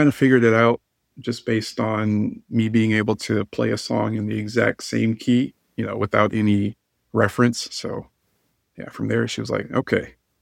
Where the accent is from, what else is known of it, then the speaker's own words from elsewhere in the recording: Texas, United States; I'm from Texas originally.